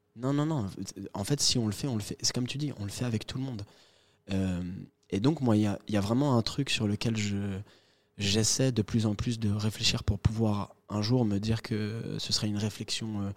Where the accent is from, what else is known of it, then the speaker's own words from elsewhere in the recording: Morocco; Moi, quand on me demande, je dis, je suis marocain.